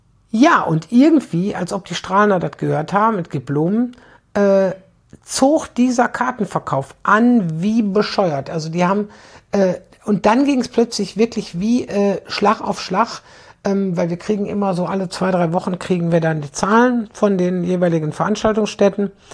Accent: Aldekerk, North Rhine-Westphalia, Germany; weil das so nah an Aldekerk an meinem Heimatdorf ist, ne?

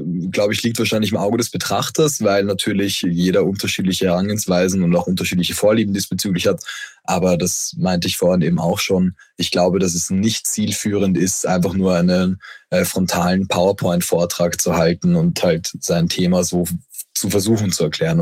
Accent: Vienna, Austria; Ich komme ursprünglich aus Wien

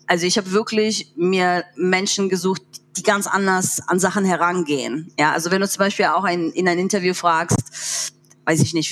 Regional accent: East Germany, Germany; wo du natürlich dich outest als Ostdeutsche

